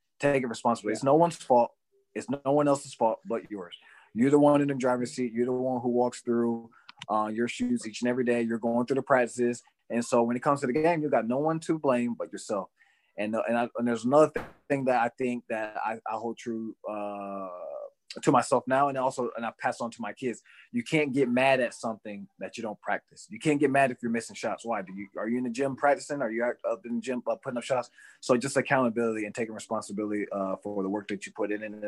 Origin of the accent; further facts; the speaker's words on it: Florida, United States; But his mentorship means a lot because especially I'm coming from Florida and I went to prep school.